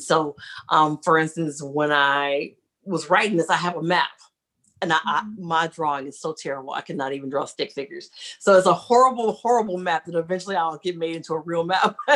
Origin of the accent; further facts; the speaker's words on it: Ohio, United States; moved away as an adult; now in North Carolina, United States; I'm originally from Ohio. We moved here to North Carolina about 11 years ago.